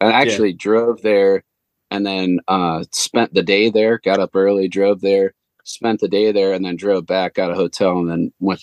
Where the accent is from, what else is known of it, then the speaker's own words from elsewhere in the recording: Ohio, United States; And, you know, Eric's from Ohio. I'm from Ohio.